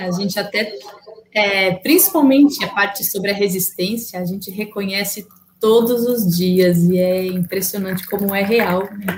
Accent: Araras, São Paulo, Brazil; born there; estava em Araras, que é a cidade onde eu nasci, né?

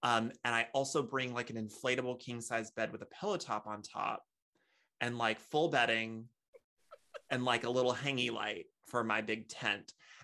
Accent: Texas, United States; I grew up in Texas, the land of, hold my beer, watch this.

